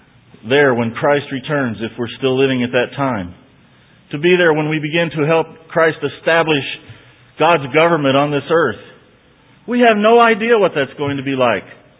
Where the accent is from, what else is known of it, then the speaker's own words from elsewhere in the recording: Texas, United States; We do that on purpose because I'm a Texan, and I need basic English.